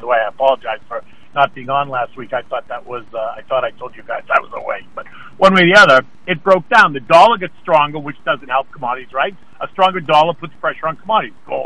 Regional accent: Cape Cod, Massachusetts, United States; now in Florida, United States; Well, I'm from Cape Cod, right? So it's really going home for me.

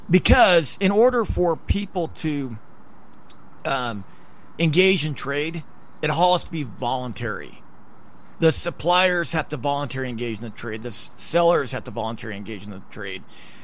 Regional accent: Idaho, United States; I grew up in Idaho. I was pro-business.

